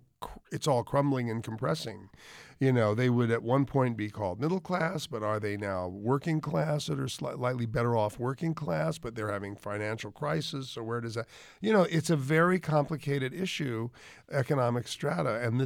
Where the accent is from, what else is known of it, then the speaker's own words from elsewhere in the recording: New York City, New York, United States; a theater kid, you know, a theater brat, and growing up in New York City